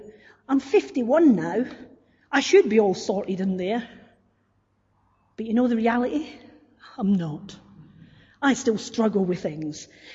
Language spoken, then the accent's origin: English; Scotland, United Kingdom; Sometimes people will say to me, talk Scottish, and it's like, well, I think I am talking Scottish.